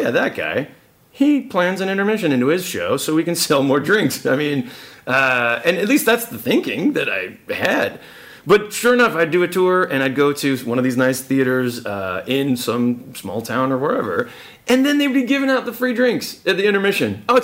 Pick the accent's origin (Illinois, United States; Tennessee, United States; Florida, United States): Illinois, United States; Chicago; I grew up in Chicago, the north side of Chicago. I was like born on the south side, moved to the north side, ended up going into the suburbs with my folks back in like the very early 80s.